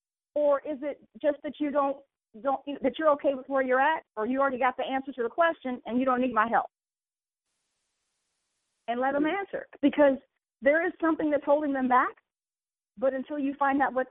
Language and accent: English; Midwest, United States; my backstory is, you know, I grew up in the Midwest